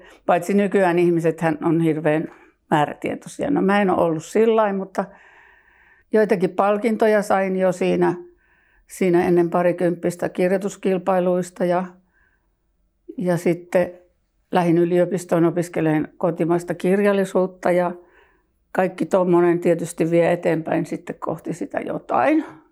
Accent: Ylöjärvi, Pirkanmaa, Finland; now in Tampere, Finland; hei. Oon kotoisin Ylöjärveltä ja asun Tampereella nykyään. Ja Pispalassakin on vähän juuria, tai aika paljonkin.

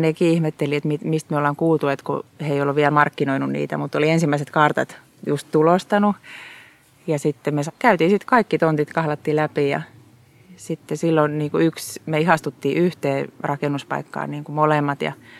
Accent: Naantali, Southwest Finland, Finland; Et mä oon Naantalista kotoisin

